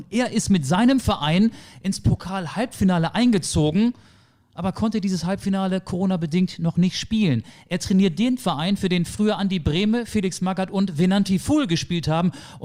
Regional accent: Lower Saxony, Germany; normalerweise sind wir aus Niedersachsen, wo ich ursprünglich herkomme, aus dem Landkreis Stade an der Elbe, so 60 Kilometer von Hamburg entfernt

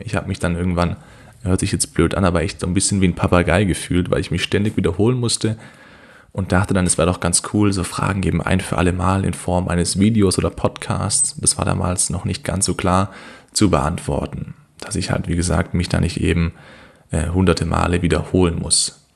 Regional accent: Kornwestheim, Baden-Württemberg, Germany; ich komme aus Kornwestheim, das ist eine Stadt, ja, mittelgroß, ich glaube mittlerweile 35.000 Einwohner, circa 10 Minuten weg von Stuttgart.

